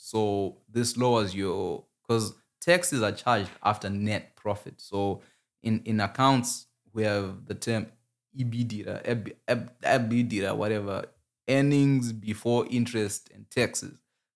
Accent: Zimbabwe; now in Canada; so the way the Canadian tax system works is a little bit different from what I grew up with in Zimbabwe.

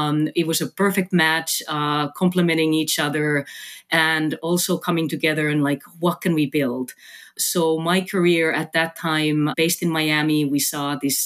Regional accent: Finland; English is a second language; moved away as an adult; now in United States; I'm from Finland. I moved to United States in my 90s. So this kind of reveals my age as well. I've been here over two decades. I came here in university

